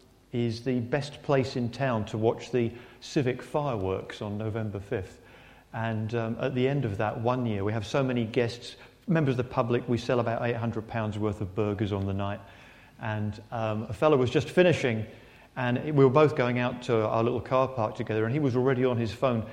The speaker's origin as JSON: {"language": "English", "town": "Stockton-on-Tees", "region": "North East England", "country": "United Kingdom", "said": "we come from Stockton-on-Tees, just about halfway up the east coast of the United Kingdom mainland."}